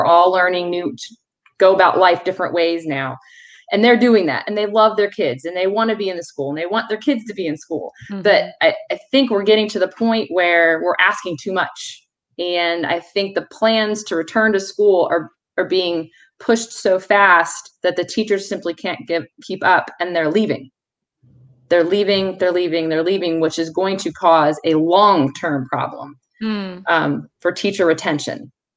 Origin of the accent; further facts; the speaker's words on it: Virginia Beach, Virginia, United States; I grew up in Virginia Beach. I traveled a lot in my last life as an IT consultant, so I've seen a lot of places in this country, and I still just love Virginia Beach.